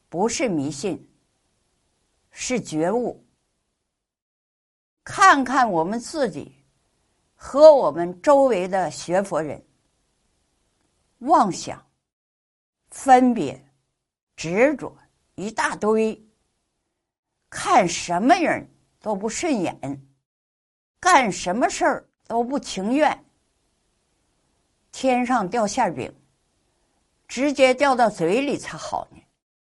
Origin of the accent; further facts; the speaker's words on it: China; 身为中国人，得天独厚